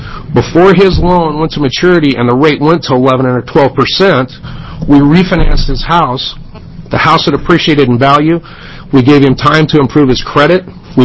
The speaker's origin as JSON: {"language": "English", "town": "Hermiston", "region": "Oregon", "country": "United States", "said": "I'm from Hermiston. … I'm an independent broker in Hermiston"}